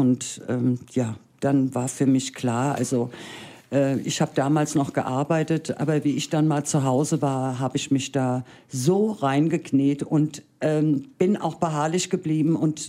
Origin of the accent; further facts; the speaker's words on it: Haßloch, Hesse, Germany; born there; Geboren in Hasloch, das ist natürlich dieser Wald, das war so ein Stück Heimat, auch der Mönchbruch.